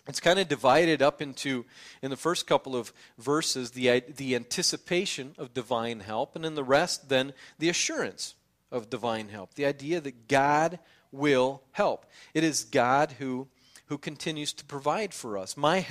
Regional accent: United States; Growing up, I don't know if it's growing up in America, growing up as I grew up as a Baptist, maybe that's it, I don't know.

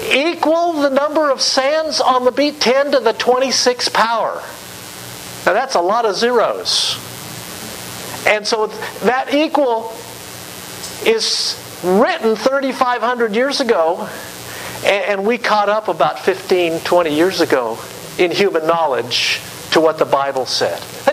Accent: California, United States; I've been to the beach. I grew up in Southern California.

